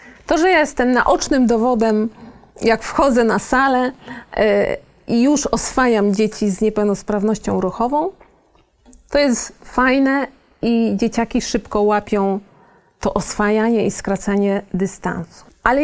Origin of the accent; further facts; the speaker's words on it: Lower Silesian Voivodeship, Poland; Ja jestem z okolic Wrocławia.